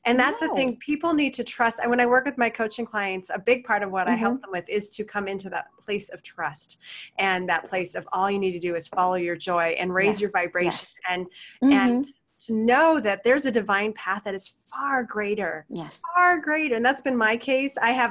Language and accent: English; Oregon, United States; you mentioned that you came to Oregon, my hometown, and saw Neil Donald Walsh